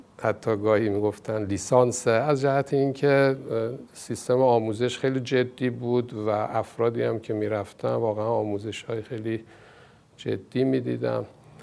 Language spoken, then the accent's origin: Persian; Rafsanjan, Kerman, Iran; born there; در شهر رفسنجان به دنیا اومدم. در اونجا از نظر خانوادگی، خب میتونم بگم خانواده از نظر اقتصادی متوسط،